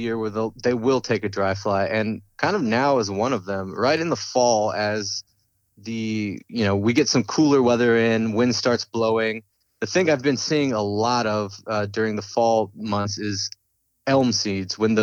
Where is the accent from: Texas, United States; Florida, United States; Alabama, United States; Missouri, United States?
Texas, United States; Alice; now in Austin, United States; you know, we came from South Texas. So we both were raised in a town called Alice. It was 30 minutes from Corpus Christi, Port Aransas, Texas.